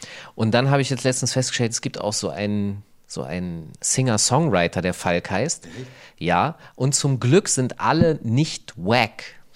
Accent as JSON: {"language": "German", "town": "Hanover", "region": "Lower Saxony", "country": "Germany", "said": "Außerdem komme ich aus Hannover, der Lieblingsstadt"}